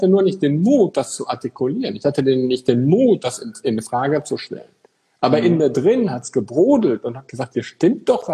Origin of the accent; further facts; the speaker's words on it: Eickelborn, North Rhine-Westphalia, Germany; ich komme ja aus Eichelborn, so ein kleines Kaff in Nordrhein-Westfalen.